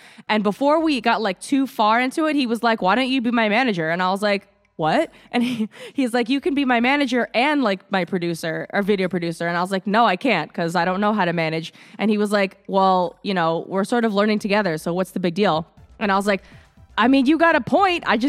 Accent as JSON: {"language": "English", "region": "California", "country": "United States", "tie": "born or raised there", "said": "I grew up completely differently. I grew up in California, actually. And obviously, I'm like Asian American and a female."}